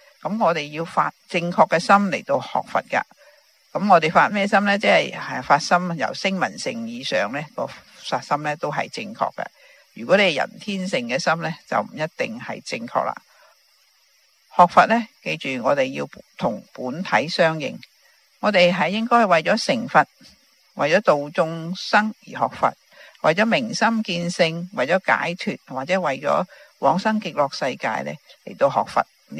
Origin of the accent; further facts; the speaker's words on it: China; 我哋中国人逢亲对啲疯疯癫癫嘅人咧